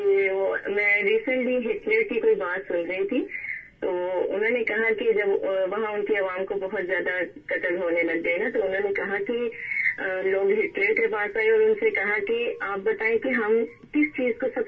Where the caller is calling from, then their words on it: Lahore, Punjab, Pakistan; From Lahore.